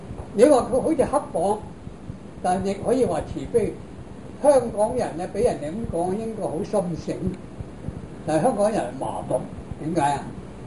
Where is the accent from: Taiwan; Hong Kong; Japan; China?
Japan; Chinese is a second language; 那我們日本人就說，一個中產而受過高等教育的人，他屋企呢都有一個小型的圖書室的